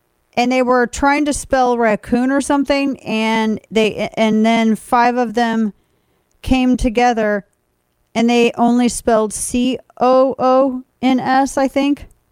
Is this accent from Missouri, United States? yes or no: yes; Missouri, United States; This was from KSDK in my home state of Missouri.